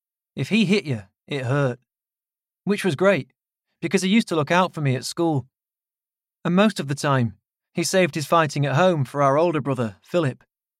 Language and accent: English; Doncaster, Yorkshire and the Humber, United Kingdom; born there; I was born in Doncaster, an old mining town in South Yorkshire, on a sunny spring day in 1984.